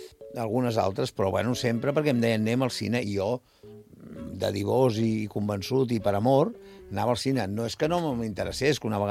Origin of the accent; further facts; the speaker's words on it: Barcelona, Catalonia, Spain; jo soc de Barcelona